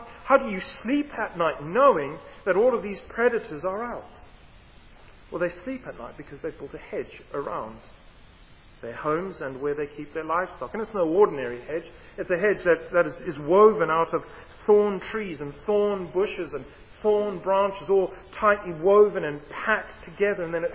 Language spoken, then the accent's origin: English; Camberwell, London, United Kingdom; also born or lived in Southern Africa; I was born, in fact, just down the road. I am from Camberwell. But I spent the majority of my life in Southern Africa.